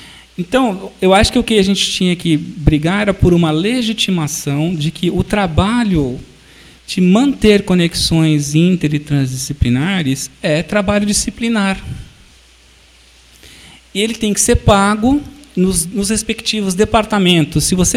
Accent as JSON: {"language": "Portuguese", "country": "Brazil", "said": "Você tem uma identidade civil, eu sou brasileiro, mas eu sou corintiano"}